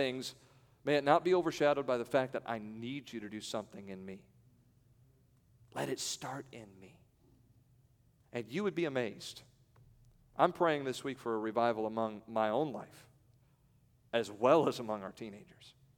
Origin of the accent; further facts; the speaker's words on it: Evansville, Indiana, United States; I didn't know that God would put me right here where I grew up in Evansville, Indiana, at the church where I was saved.